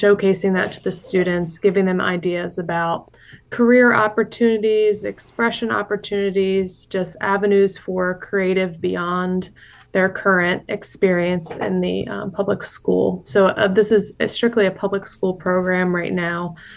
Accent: Dover, Delaware, United States; nostalgic memories for me of growing up in Dover, hearing Del State's marching band playing as you're, you know, driving down 13. I could hear it from my parents' house growing up

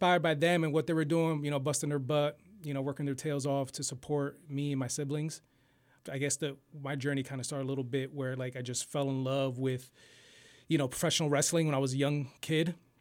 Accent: Allentown, Pennsylvania, United States; I grew up Southside Allentown

